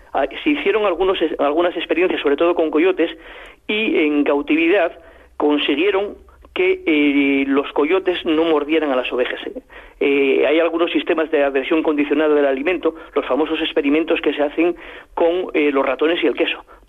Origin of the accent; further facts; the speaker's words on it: Asturias, Spain; Yo soy asturiano y la situación en Asturias es mucho más compleja que la que hay en Francia.